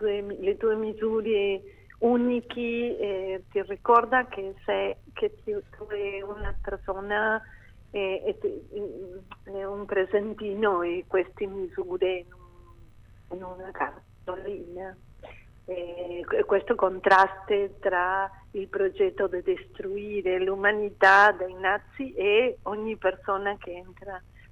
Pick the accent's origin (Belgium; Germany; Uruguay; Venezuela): Uruguay; now in Buenos Aires, Argentina; Vero, io sono uruguayana e anche argentina, perché abito qui in Buenos Aires da moltissimo tempo, ma sono nata in Uruguay.